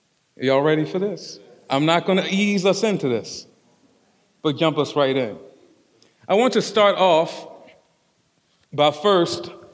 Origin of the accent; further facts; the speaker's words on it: Baltimore, Maryland, United States; When I was a young boy, I grew up in South Baltimore, grew up in Cherry Hill. And if you know anything about Cherry Hill, it is predominantly African American.